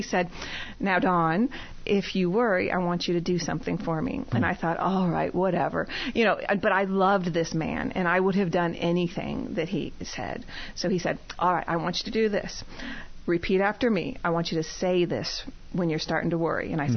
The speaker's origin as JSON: {"language": "English", "town": "Champaign", "region": "Illinois", "country": "United States", "tie": "born or raised there", "said": "So I grew up here in Champaign"}